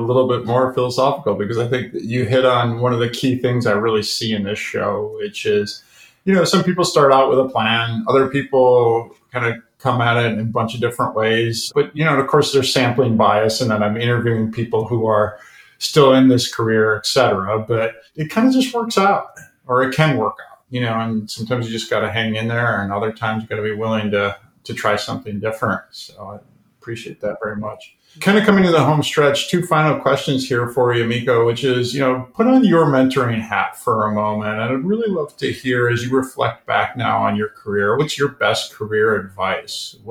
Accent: Minnesota, United States; maybe it was because I grew up in Minnesota.

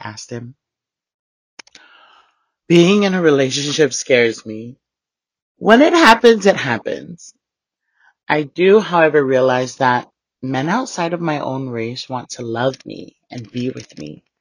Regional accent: Samoa; This is the kind of stuff that as a kid growing up in Samoa, I only dreamed of.

